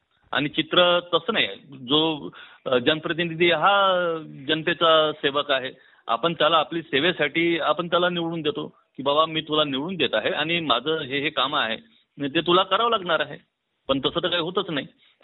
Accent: Maharashtra, India; आता मी विदर्भाचा आहे त्यामुळे सांगतो तुम्हाला

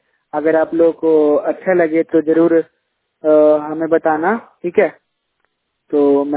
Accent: Siwan, Bihar, India; और मैं जिला सिवान बिहार से हूँ

